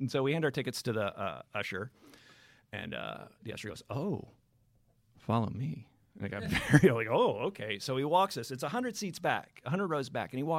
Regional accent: United States; I'm American.

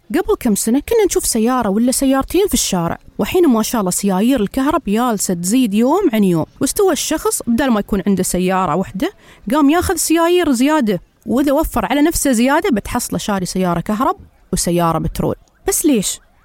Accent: United Arab Emirates; أما اليوم نحن في بلادنا الإمارات

